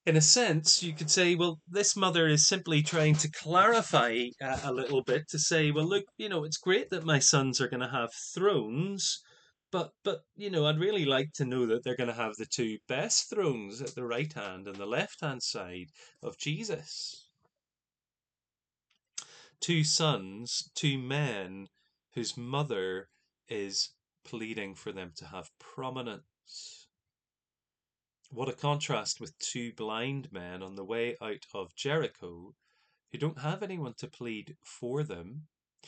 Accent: Ireland; As an Irishman, if you know anything about Irish families, you'll know that Irish mothers have a particular soft spot for their sons

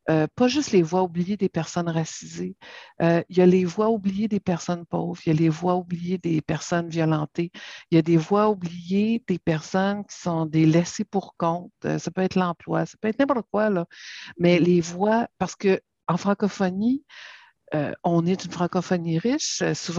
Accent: Ontario, Canada; accent: Franco-Ontarian; je faisais vraiment un effort parce que le monde ne comprenait pas l'accent franc-ontari

